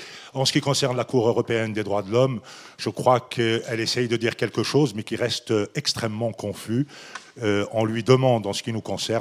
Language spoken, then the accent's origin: French; Geneva, Switzerland; je viens de Genève, je suis musulman, circoncis bien sûr, et j'ai été pendant 30 ans le porte-parole de la Grande Mosquée de Genève